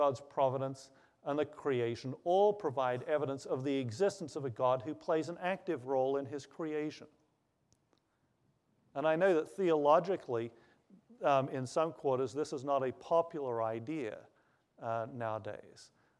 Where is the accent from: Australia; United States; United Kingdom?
Australia; I tell people I'm Australian, so that means I'll have an answer for everything.